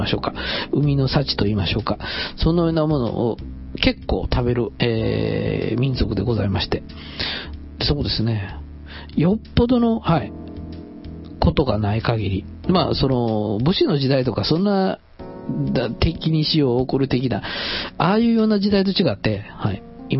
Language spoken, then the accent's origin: Japanese; Kansai, Japan; 私はまあ、幸い関西人なんで、何でもソースっていう。